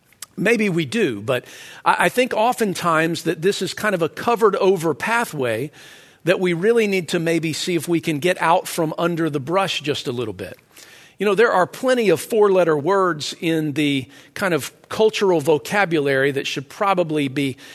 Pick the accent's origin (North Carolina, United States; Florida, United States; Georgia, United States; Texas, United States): Georgia, United States; Growing up in Georgia, my neighborhood had a wooded creek that was nearby.